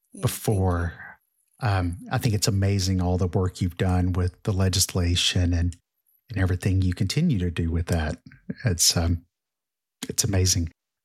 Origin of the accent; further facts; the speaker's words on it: Texas, United States; As a Texan, I love the way you say Minnesota.